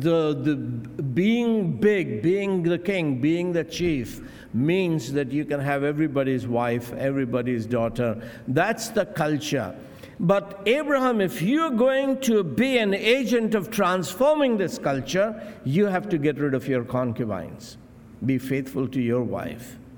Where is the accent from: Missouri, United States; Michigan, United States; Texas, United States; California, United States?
California, United States; I grew up in California from primary school to high school to college to university.